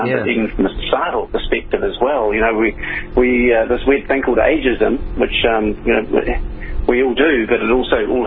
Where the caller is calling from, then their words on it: Auckland, New Zealand; I'm calling in from Auckland, which is